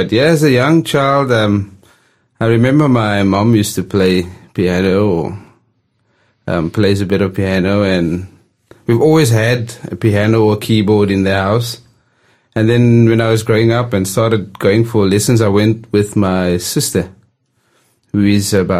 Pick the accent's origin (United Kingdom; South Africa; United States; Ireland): South Africa; growing up in South Africa, to see a grand piano is like, wow